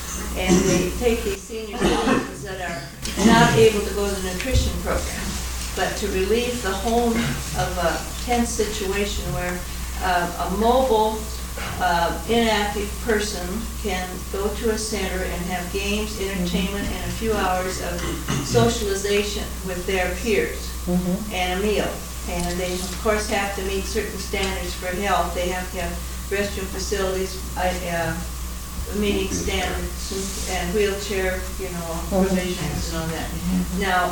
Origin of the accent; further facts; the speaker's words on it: Chehalis, Washington, United States; I'm from Chehalis, Washington